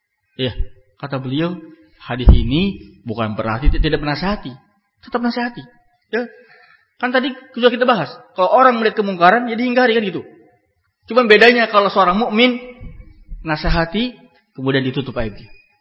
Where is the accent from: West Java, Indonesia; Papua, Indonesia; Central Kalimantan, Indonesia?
West Java, Indonesia; Kalau di Sunda sana misalnya, saya orang Sunda.